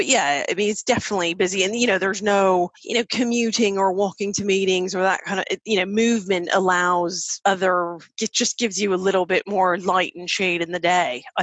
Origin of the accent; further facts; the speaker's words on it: Miami, Florida, United States; also born or lived in New York; Obviously, I'm from Miami.